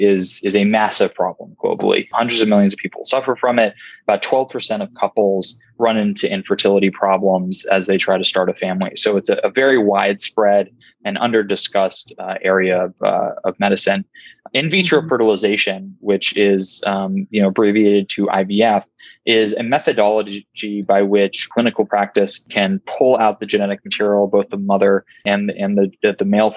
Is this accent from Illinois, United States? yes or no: no; Cambridge, Massachusetts, United States; I grew up here actually in the Boston area in Cambridge.